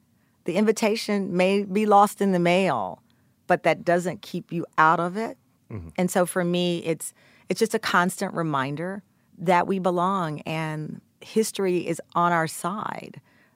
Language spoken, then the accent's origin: English; Texas, United States; Because if I am unapologetically a Black Southern woman, God mm-hmm. bless, I'm from Texas, I say it every 5 seconds